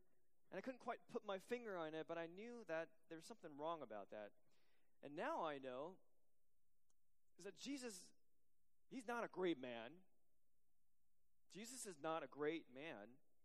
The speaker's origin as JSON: {"language": "English", "region": "Taipei", "country": "Taiwan", "tie": "born or raised there", "first_language": "Chinese", "second_language": "English", "lives_now": "United States", "said": "I grew up in Taiwan. As a kid growing up in Taiwan, I love to read."}